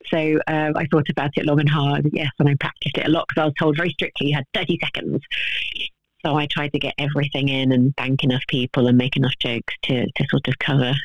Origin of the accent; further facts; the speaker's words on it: Barnet, London, United Kingdom; No, I'm from Barnet, North London.